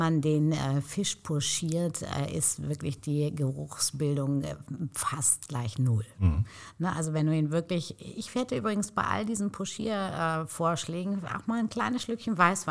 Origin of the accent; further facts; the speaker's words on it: Hövelhof, North Rhine-Westphalia, Germany; also born or lived in Hamburg; Aber groß geworden bin ich ja richtig zwischen Paderborn und Bielefeld in Hövelhof.